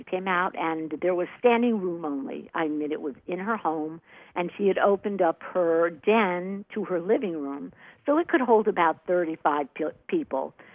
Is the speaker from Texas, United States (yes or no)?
no; New York, United States; born there; also born or lived in Los Angeles; I moved from New York. I was born in New York, and I lived all over the country from Washington, D.C. to Ann Arbor, Michigan, to Detroit, Michigan, to Milwaukee, Wisconsin, Virginia, on and on and on to L.A., spent 20 years in L.A.